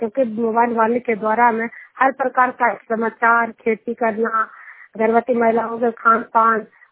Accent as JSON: {"language": "Hindi", "town": "Juniyar", "region": "Bihar", "country": "India"}